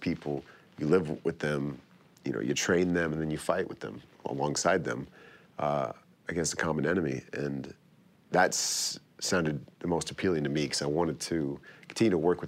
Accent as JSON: {"language": "English", "country": "United States", "said": "I convinced them that, look, I'm an American, I don't have anything, like, what else would I be doing here?"}